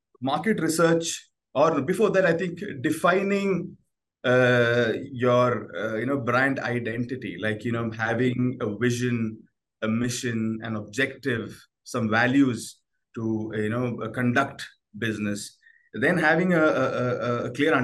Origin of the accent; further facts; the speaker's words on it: Bangalore, Karnataka, India; born in Kerala, we are originally Keralites. Mm-hmm. I was born and brought up in Bangalore.